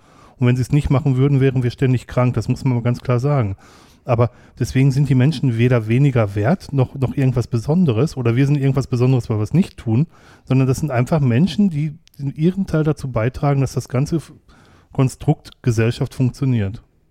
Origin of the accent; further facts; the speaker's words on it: North Rhine-Westphalia, Germany; ich komme ja aus dem Ruhrgebiet, da ist man ein Freund deutlicher Worte.